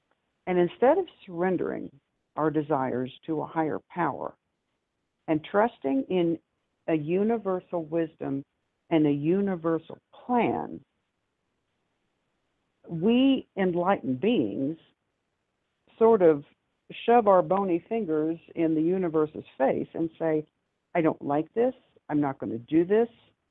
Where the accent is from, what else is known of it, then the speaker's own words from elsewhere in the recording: Oklahoma, United States; And I know when I grew up in Oklahoma, and which was the last place that they put the Indians.